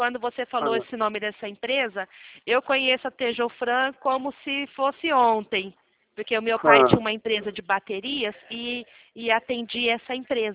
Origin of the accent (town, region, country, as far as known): São Paulo, Brazil; now in Mogi Guaçu, Brazil